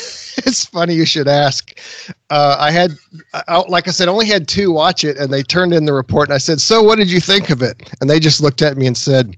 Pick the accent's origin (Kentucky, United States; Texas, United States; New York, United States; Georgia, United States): Texas, United States; Houston; You know, I grew up in Houston, Texas, and there's just not a lot out here. There's a little bit of Texas history stuff, but even that is kind of few and far between and spread out.